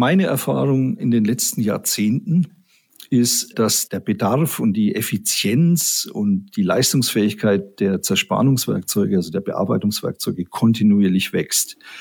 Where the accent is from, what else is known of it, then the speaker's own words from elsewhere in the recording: Erlangen, Bavaria, Germany; Ich bin gebürtiger Mittelfranke. Ich komme aus Erlangen. Daher auch Bier. Das erklärt sich dann von selbst sozusagen. Bin da zur Schule gegangen, ganz normal, an ein technisches Gymnasium